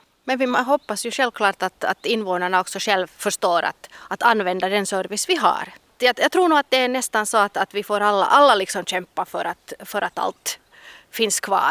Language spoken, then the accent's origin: Swedish; Tavastia, Finland; born there; jag är ju född i Tavastland